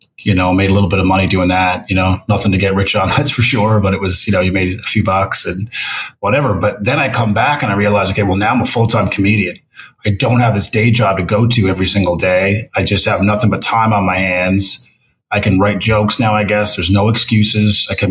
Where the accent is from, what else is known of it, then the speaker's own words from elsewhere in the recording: Newfoundland and Labrador, Canada; It's going to be promoted and back in my home province and my hometown.